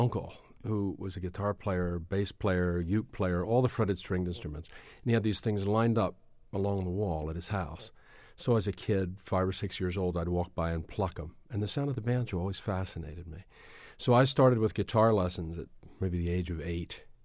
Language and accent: English; Baltimore, Maryland, United States; In Baltimore.